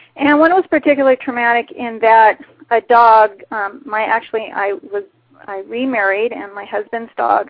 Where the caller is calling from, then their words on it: Seattle, Washington, United States; I'm calling from Seattle area.